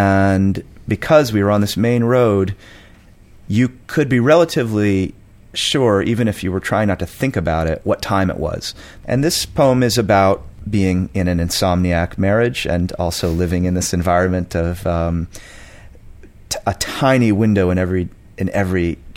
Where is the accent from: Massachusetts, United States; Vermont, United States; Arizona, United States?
Vermont, United States; You know, I grew up in Vermont, very northern Vermont.